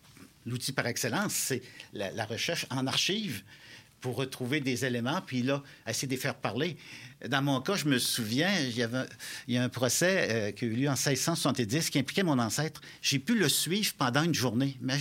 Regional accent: Quebec, Canada; Moi, je suis originaire de la Beauce, du sud de la Beauce.

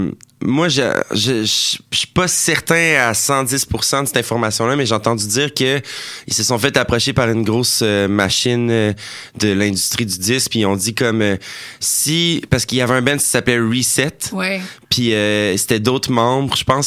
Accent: L'Ancienne-Lorette, Quebec, Canada; also born or lived in Beauport; Moi, je suis né à Beauport, mais j'ai grandi à l'ancienne Lorette. Fait que techniquement, je viens pas de Québec.

